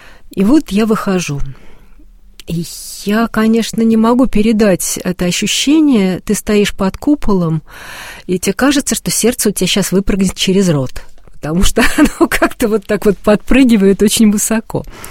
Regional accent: Moscow, Russia; Нет, в деревне они, может быть, и были, но мы же все москвичи.

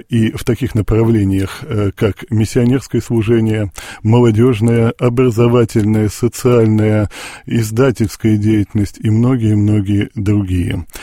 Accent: Zavidovo, Tver Oblast, Russia; Я родился и вырос в Тверской губернии, правда, в другой ее части. Тверская губерния очень-очень большая. Я вырос в Завидово.

